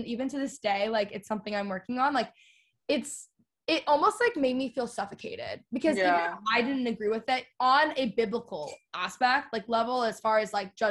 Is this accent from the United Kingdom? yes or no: no; Texas, United States; also born or lived in Los Angeles; I grew up in Texas, so it's very like culturally Christian.